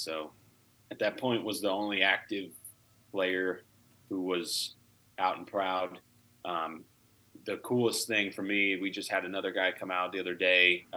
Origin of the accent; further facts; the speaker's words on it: Pennsylvania, United States; moved away; I grew up in Pennsylvania originally. I haven't lived there for almost a decade now, but that's where I'm from. Montgomery County, which is eastern Pennsylvania, Philadelphia area.